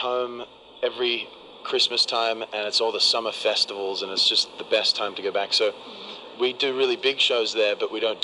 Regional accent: Australia; We're from Australia, my brother and I.

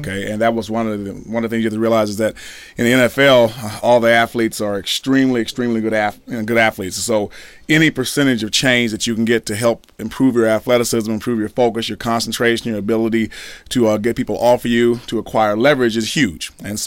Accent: Albany, Georgia, United States; I'm a Southerner, so I'm from Albany, Georgia.

